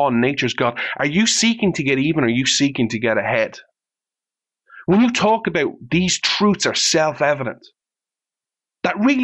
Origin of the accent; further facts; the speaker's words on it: Ireland; I'm just picking Ireland because I'm Irish.